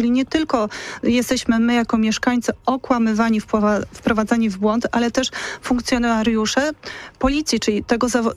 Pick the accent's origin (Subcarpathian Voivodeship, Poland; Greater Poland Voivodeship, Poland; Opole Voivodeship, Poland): Greater Poland Voivodeship, Poland; Poznań; Ja obawiam się, jak jest zarządzany ten moje miasto jako poznanianka